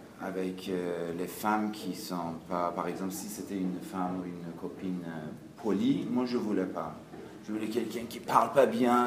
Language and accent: French; Iran; French is a second language; also born or lived in Greece